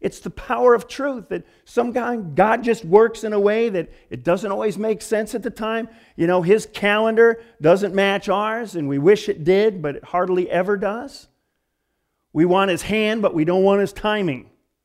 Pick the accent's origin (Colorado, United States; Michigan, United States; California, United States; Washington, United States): Michigan, United States; Well, I grew up in Michigan. I don't get to go back there maybe once every 10 years or something for a high school reunion.